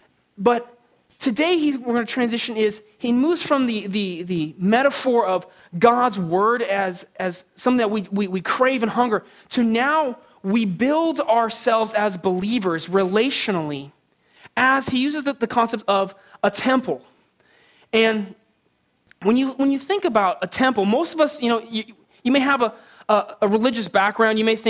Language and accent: English; San Diego, California, United States; I grew up in San Diego, and I asked that question, it'd be like four of us, you know.